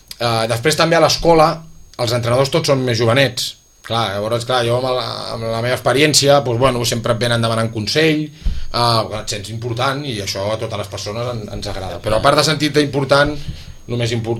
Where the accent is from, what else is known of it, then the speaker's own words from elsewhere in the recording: Sitges, Catalonia, Spain; jo sóc de Sitges